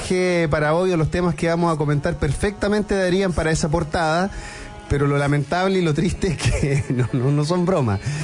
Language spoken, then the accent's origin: Spanish; Osorno, Los Lagos, Chile; La noticia clásica, yo que soy de Osorno